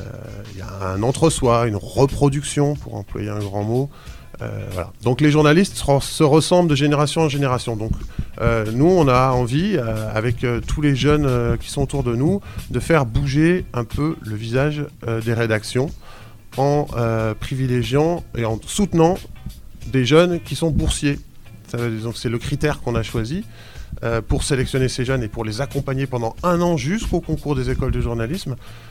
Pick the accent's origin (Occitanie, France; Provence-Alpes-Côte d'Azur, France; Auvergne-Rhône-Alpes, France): Auvergne-Rhône-Alpes, France; Grenoble; je suis grenoblois et je travaille pour pas mal de médias